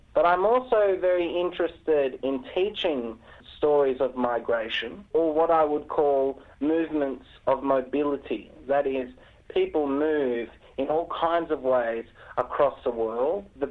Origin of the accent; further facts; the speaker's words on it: Canberra, Australian Capital Territory, Australia; now in Melbourne, Australia; I grew up in Canberra and moved to Melbourne for my studies.